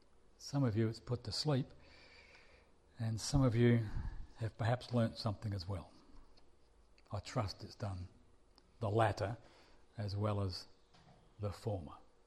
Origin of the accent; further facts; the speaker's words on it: Australia; hi, I'm from Australia. You can probably guess by my accent.